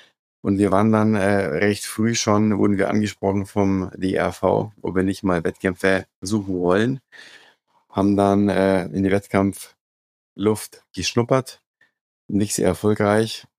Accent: Munich, Bavaria, Germany; moved away as an adult; now in Kulmbach, Germany; ich bin im Januar 42 Jahre alt geworden. Ich bin in München aufgewachsen, bin aber seit knapp 8-9 Jahren im schönen Frankenjura in Kulmbach zu Hause.

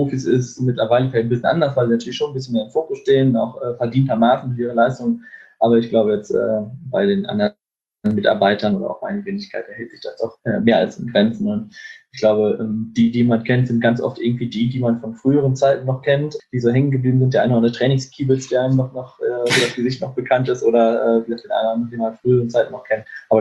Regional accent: Lübeck, Schleswig-Holstein, Germany; now in Bielefeld, Germany; In der Tat fahre ich gerne in meinen Heimatort zurück. Ich wohne hier in Bielefeld auch, aber fahre gerne mal in den Bereich Lübeck zurück

